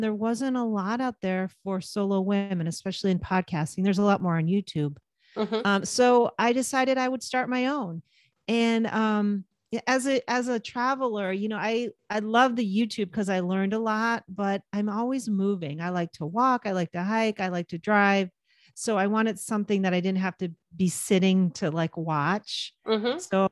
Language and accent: English; East Coast, United States; now in US West Coast; And, you know, I'm a West Coast girl. I grew up on the East Coast. Nothing's really pulling me back to the East Coast except for maybe my family.